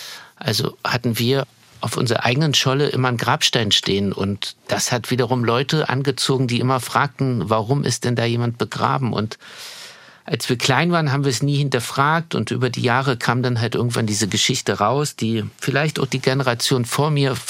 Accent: Chemnitz, Saxony, Germany; born there; Karl-Marx-Stadt, Chemnitz, die Perle des Erzgebirges oder das Tor des Erzgebirges. Ja, Karl-Marx-Stadt, das steht halt im Pass drin

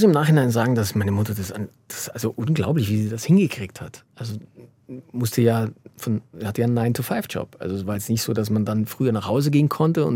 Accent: Bavaria, Germany; Und deshalb ich bin in Bayern aufgewachsen, ich hatte überhaupt keine Erfahrung mit diesem System.

